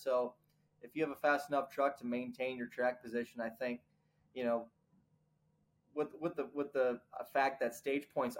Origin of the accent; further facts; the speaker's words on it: Seymour, Wisconsin, United States; I was born in, I grew up in Seymour, Wisconsin. That's my hometown. So I'm a cheesehead Packer fan, and grew up racing there, racing go-karts in Wisconsin, dirt oval go-karts.